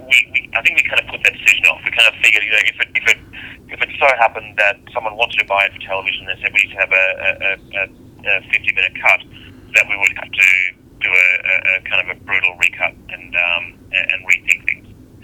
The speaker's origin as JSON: {"language": "English", "country": "Australia", "said": "I'm Australian, and anything related to military is kind of new to me."}